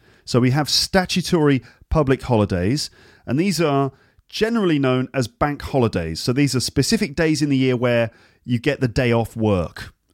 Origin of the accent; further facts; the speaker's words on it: England, United Kingdom; I'm from England